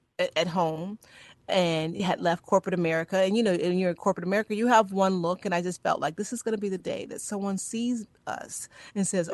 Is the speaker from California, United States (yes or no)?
no; Chicago, Illinois, United States; now in Maryland, United States; I'm from Chicago and I live in Maryland now.